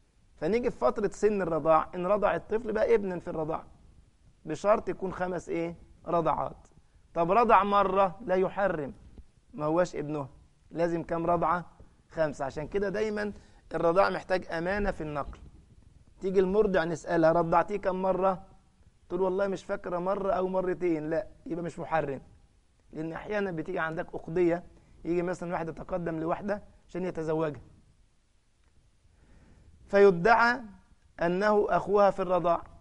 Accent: Egypt; زي بلغه الجماعه الفلاحين عندنا في مصر تقول لك ياما

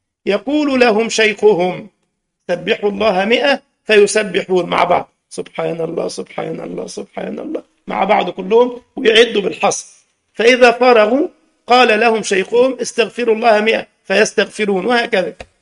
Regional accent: Morocco; عندنا في المغرب والجزائر الشقيقة والكثير من الدول العربية يعملون حلقة ذكر جماعي

